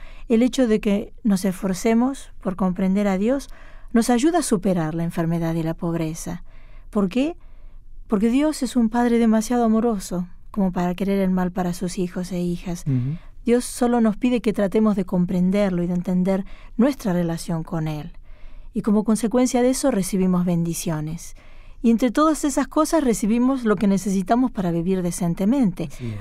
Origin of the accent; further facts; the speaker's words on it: Argentina; moved away; cuando salí de Argentina, que es mi tierra natal, tuve que dejar atrás varias cosas.